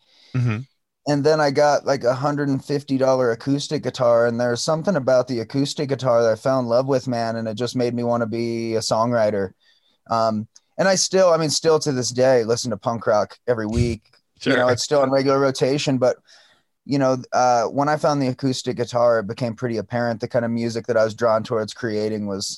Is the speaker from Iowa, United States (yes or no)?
yes; Iowa, United States; also born or lived in Chicago; now in Montana, United States; I was born here in Montana, but I moved to Iowa with my mom when I was like 8, but we would come back every summer to see my dad.